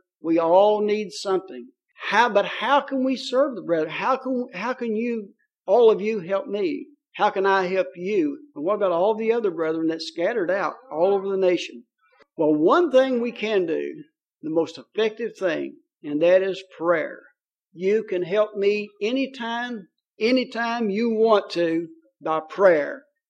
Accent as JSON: {"language": "English", "region": "Kentucky", "country": "United States", "accent": "Kentuckian", "said": "so I tell everyone that I'm bilingual as well. English is my second language. Kentuckian is my first language."}